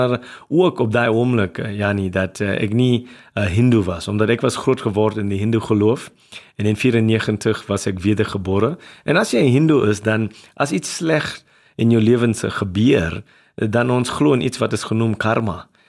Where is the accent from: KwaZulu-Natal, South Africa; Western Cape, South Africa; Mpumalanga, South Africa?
KwaZulu-Natal, South Africa; Durban; also born or lived in New Zealand; ek was groot geword in Durban. En as jy Indiër in Suid-Afrika is, jy nie volle swart mens, jy is genoem een halve swart. Maar omdat ek in Nieu-Seeland gebleef vir 12 jaar